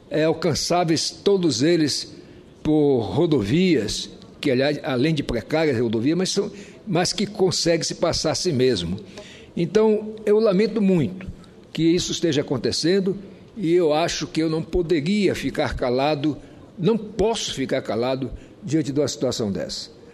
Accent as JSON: {"language": "Portuguese", "region": "Roraima", "country": "Brazil", "said": "como roraimense, como senador de Roraima"}